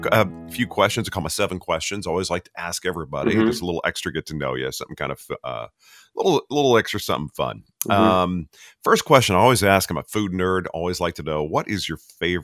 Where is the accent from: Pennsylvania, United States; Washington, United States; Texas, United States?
Texas, United States; Well, you know, growing up in Texas, you remember, you know, if you went to a proper public school, one day out of the week, you're having chicken fried steak.